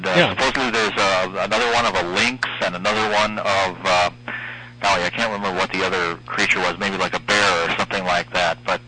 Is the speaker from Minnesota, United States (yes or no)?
yes; Winona, Minnesota, United States; here I'm calling from Winona, Minnesota, and it seems, I don't know, since I've moved back here, I grew up here and come back